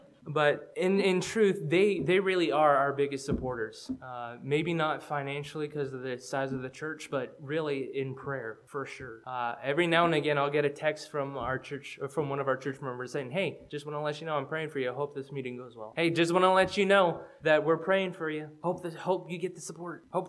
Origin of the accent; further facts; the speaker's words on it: the South, United States; I grew up in the South, but when I got to this church, it was South.